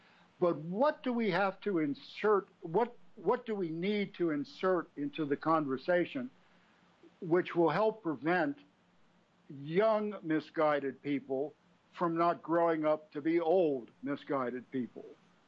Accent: Virginia, United States; Of course, now we are talking about my home state, and there's still a fair number of stupid people in Virginia

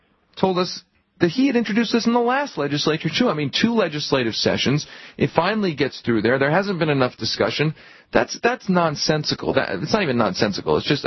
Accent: Philadelphia, Pennsylvania, United States; I am originally from Philadelphia, so I take that as a big compliment, too.

